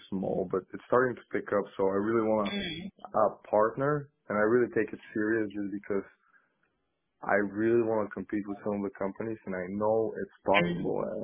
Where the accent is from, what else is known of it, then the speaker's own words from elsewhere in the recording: McMinnville, Oregon, United States; I'm from McMinnville, but we try to trigger more Portland area just because